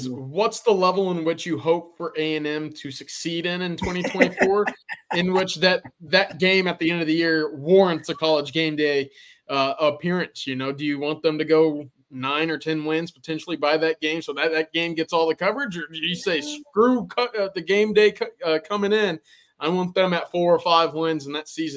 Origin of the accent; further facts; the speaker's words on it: Dallas, Texas, United States; growing up in the Dallas area, you hear about Tom Landry, Cowboys